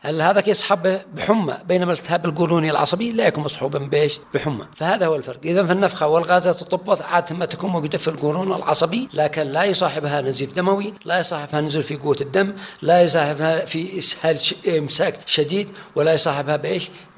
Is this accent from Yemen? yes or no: yes; Yemen; أما إحنا عندنا في اليمن نقول على سن 50